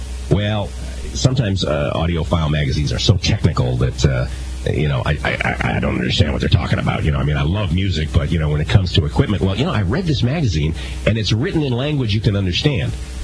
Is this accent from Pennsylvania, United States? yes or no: no; Detroit, Michigan, United States; I was born and raised in Detroit, worked at a number of Detroit radio stations, started off at the age of 16 at my high school in Southfield, Michigan